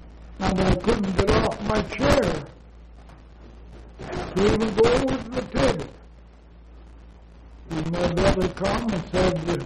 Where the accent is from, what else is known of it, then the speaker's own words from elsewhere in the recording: Ireland; I sometimes, you know, being Irish, I have to say a few foolish things.